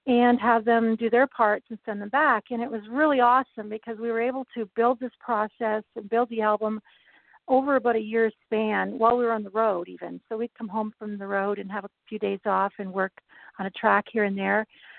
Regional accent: Ontario, Canada; born there; I was born here in Southern Ontario

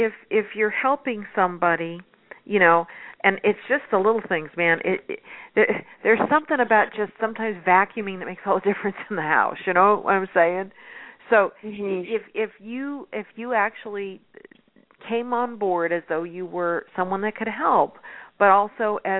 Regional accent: California, United States; growing up in California, you know, rain still was sort of a special treat.

